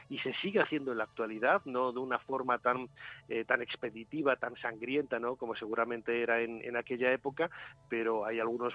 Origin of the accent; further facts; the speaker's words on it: León, Castile and León, Spain; born there; also born or lived in Valladolid; Yo nací en León, pero viví muchos años en Valladolid, allí estudié